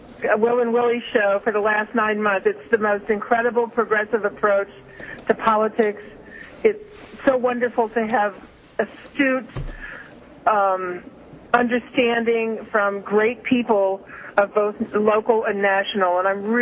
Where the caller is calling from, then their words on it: San Francisco, California, United States; from San Francisco.